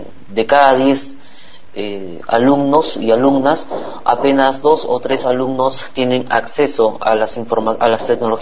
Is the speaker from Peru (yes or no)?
yes; Lima, Peru; Mira, yo soy de Lima, Perú.